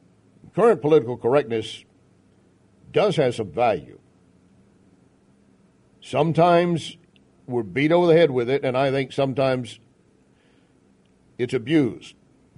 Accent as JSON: {"language": "English", "region": "the South", "country": "United States", "tie": "born or raised there", "said": "being a white boy growing up in the South"}